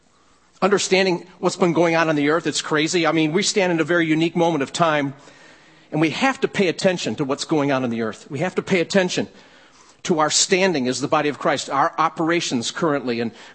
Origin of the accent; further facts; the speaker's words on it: Michigan, United States; Growing up in Livingston County till I was a teenager, and then going to high school at Gates Chilai, and then graduating high school there, and I went to college at Michigan State University